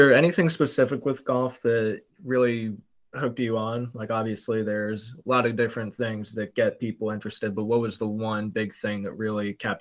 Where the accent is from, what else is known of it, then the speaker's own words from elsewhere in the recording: Colorado, United States; I grew up in Colorado